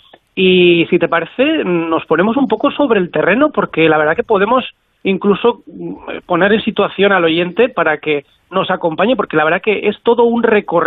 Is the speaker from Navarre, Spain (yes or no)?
yes; Navarre, Spain; en Navarra, tierra en la que estoy, de donde soy